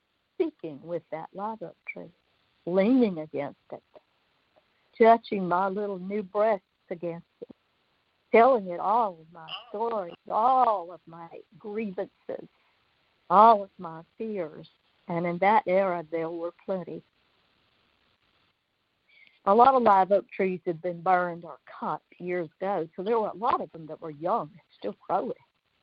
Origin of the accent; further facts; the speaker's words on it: the South, United States; born there; In our conversations, often, we two, me born in the South and you, Johanna, having come to the South as a young person